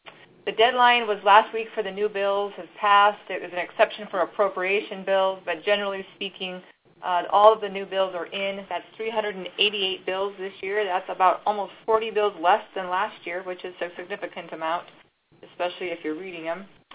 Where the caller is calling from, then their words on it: Pierre, South Dakota, United States; we are calling from Pierre, but we actually are on the fourth floor of the Capitol